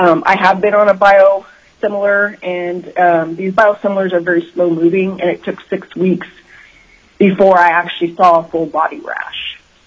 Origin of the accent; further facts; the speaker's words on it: Anchorage, Alaska, United States; I am from East Anchorage, Alaska.